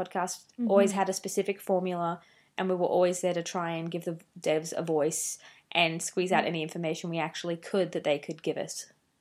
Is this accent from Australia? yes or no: yes; Australia; I'm from Australia.